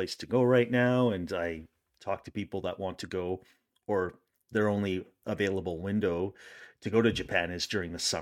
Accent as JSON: {"language": "English", "country": "Canada", "said": "being a Canadian, I'm not used to that heat."}